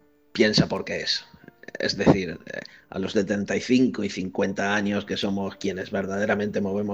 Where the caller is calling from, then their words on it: Benaguasil, Valencian Community, Spain; de Benaguasil